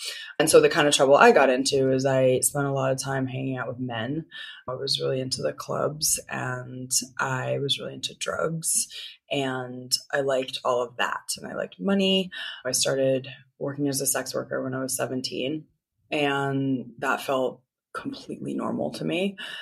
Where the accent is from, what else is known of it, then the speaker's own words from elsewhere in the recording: Manhattan, New York, United States; And then, you know, I grew up in Manhattan, so there's like a lot of fun trouble to get into.